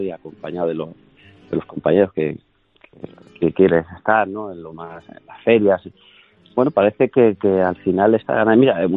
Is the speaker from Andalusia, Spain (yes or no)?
yes; Córdoba, Andalusia, Spain; afortunadamente he toreado mucho en mi tierra